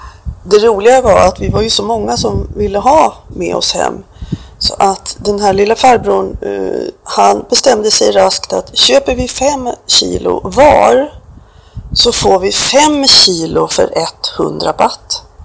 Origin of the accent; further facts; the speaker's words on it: Sweden; Jag tycker att ibland är det dödyrt, även hemma i Sverige.